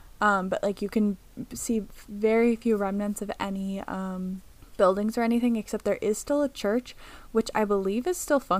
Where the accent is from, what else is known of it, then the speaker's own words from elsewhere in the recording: Pennsylvania, United States; I'm from Pennsylvania. I'm from pretty near to where Carmen Maria Machado was raised